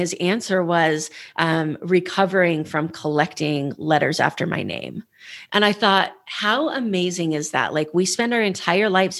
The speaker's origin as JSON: {"language": "English", "region": "Idaho", "country": "United States", "tie": "born or raised there", "lives_now": "Las Vegas, United States", "said": "I'm on the West Coast. I grew up in Idaho. I live in Vegas now."}